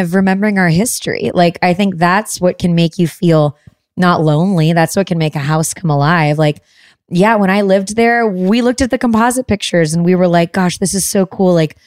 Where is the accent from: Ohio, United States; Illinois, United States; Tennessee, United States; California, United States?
Illinois, United States; Chicago; I'm so proud to be from the Midwest. I grew up in Chicago, but my mom's whole family is from Missouri, from the Boot Hill of Missouri.